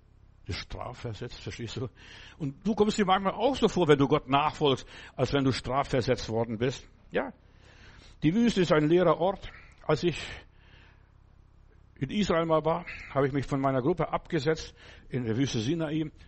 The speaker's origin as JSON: {"language": "German", "country": "Lithuania", "tie": "born or raised there", "said": "Bei uns zu Hause in Litauen, wir haben nicht so Sprudel gehabt, was weiß ich, das ganze Zeug, was man heute hier trinkt."}